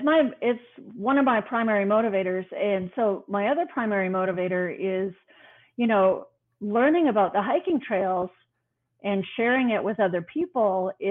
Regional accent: Canada; moved away as an adult; now in United States; We're originally from Canada. We've been in Texas for just about 18 years now.

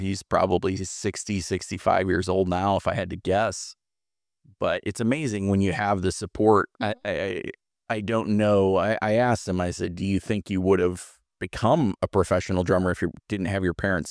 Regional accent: Chicago, Illinois, United States; we grew up in Chicago

